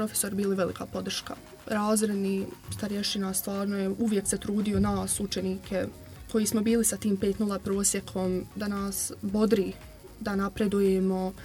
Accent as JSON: {"language": "Bosnian", "town": "Čelić", "region": "Federation of Bosnia and Herzegovina", "country": "Bosnia & Herzegovina", "said": "Dolazim iz Čelića, dakle, bivša sam učenica poljoprivredne i medicinske škole."}